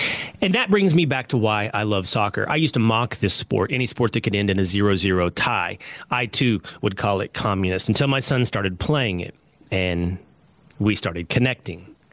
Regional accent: Sherman, Texas, United States; born there; I was born in Sherman, Texas, 1 hour away from Dallas.

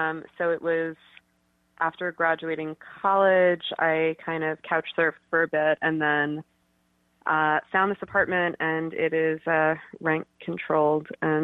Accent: Manhattan, New York, United States; Yeah. I mean, I grew up in Manhattan, and I had never gone to the Lower East Side.

